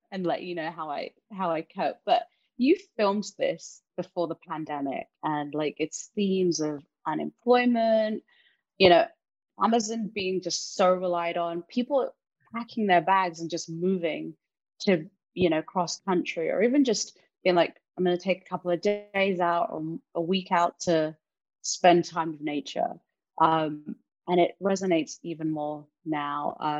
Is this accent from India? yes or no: no; London, United Kingdom; now in United States; I grew up in London. I've moved out here